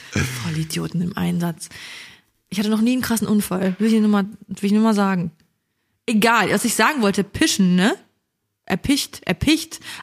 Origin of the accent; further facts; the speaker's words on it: Viersen, North Rhine-Westphalia, Germany; also ich komme aus dem Rheinland. Nordrhein-Westfalen und ich komme aus Viersen.